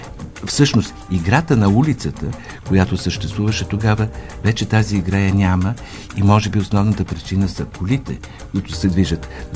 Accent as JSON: {"language": "Bulgarian", "town": "Sofia", "region": "Sofia City", "country": "Bulgaria", "tie": "born there", "said": "Роден съм в центъра на София, малката уличка генерал Паренсов, която се намира съвсем близо до стадион Васил Левски."}